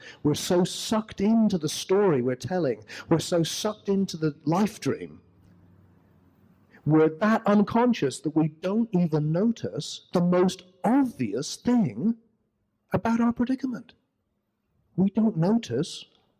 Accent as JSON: {"language": "English", "town": "Glastonbury", "region": "South West England", "country": "United Kingdom", "said": "I come from Glastonbury in England, which is a center for the weird and the wonderful, you know, and this kind of new age stuff."}